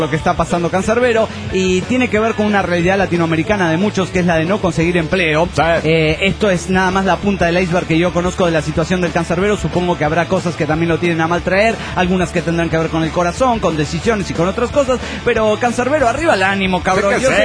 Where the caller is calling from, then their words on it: Guadalajara, Jalisco, Mexico; de Guadalajara, México.